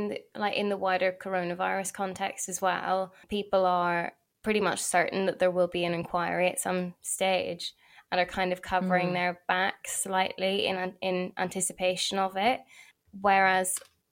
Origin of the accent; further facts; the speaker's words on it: Belfast, Northern Ireland, United Kingdom; Because I'm from Belfast, I think it's very interesting the way actual reforms of policing can come about.